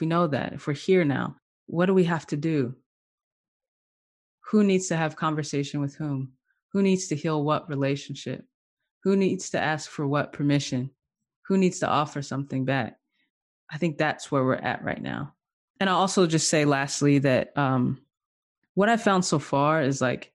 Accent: the South, United States; I'm from the South. I moved back to the South last year. And it has been quite a journey. And I live, you know, I live out in the country.

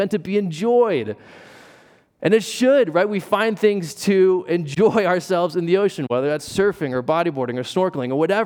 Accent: East Coast, United States; I grew up on the East Coast, and so we were taking a trip in North Carolina

